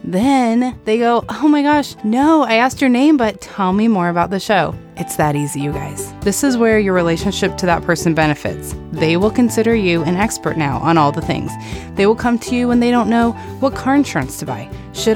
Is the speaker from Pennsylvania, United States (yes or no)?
no; Arizona, United States; I'm from Arizona.